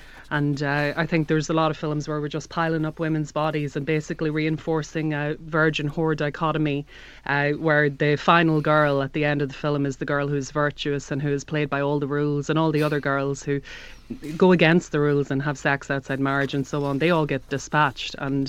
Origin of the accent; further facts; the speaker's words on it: Northern Ireland, United Kingdom; Well, I'm Northern Irish, so technically.